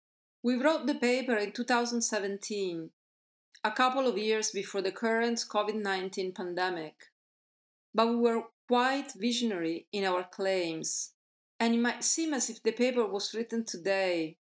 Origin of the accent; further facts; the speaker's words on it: Marche, Italy; now in Netherlands; I've been living in the Netherlands for 30 years, but originally I come from Marche, a beautiful region in the center of Italy.